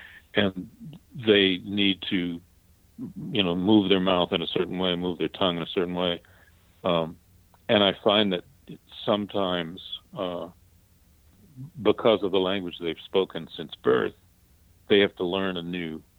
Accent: Deep South, United States; I'm from the Deep South myself, and people say that, you know, they can't hear my accent. I hear it a little bit when I hear myself speak. But the minute I go home, it all comes back.

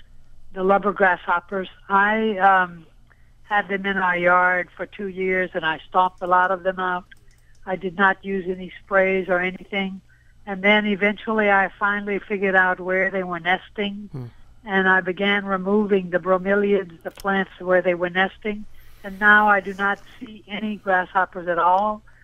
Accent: Louisiana, United States; I'm from Louisiana, and I'm used to planting things in my mulch

